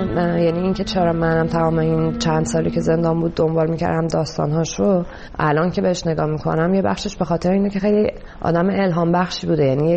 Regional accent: Iran; من از ایران اومدم بیرون

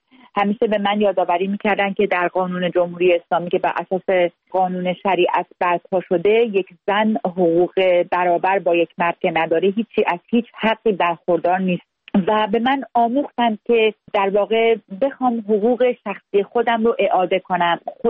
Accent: Tehran, Tehran Province, Iran; born there; من حقیقتا در تهران به دنیا آمدم، از یک پدر و مادر جوان اولین فرزند خانواده بودم

